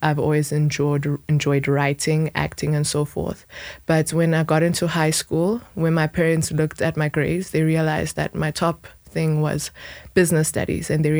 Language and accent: English; Benoni, Gauteng, South Africa; I grew up in the East Rand, specifically Benoni, Rynfield side.